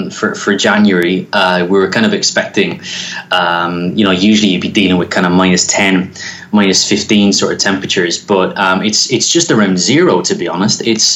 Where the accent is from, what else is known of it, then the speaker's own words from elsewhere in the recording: Ireland; moved away as an adult; now in Toronto, Canada; I'm originally from Ireland and spent the majority of my life in Ireland working for RTE and Setanta and News Talk Radio and all those bits and pieces, and now residing in Toronto